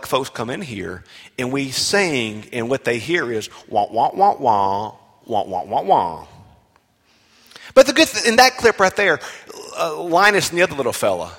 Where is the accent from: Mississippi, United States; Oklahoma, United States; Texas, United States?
Mississippi, United States; Bogue Chitto; Now, I'm from Bogachita, Mississippi, and Lithuania is a long way from Bogachita, Mississippi.